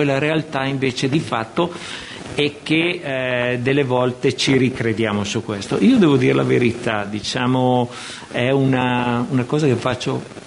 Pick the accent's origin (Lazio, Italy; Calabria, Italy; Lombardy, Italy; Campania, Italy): Lombardy, Italy; Milan; now in Pesaro, Italy; Arrivato a Pesaro, io vengo da Milano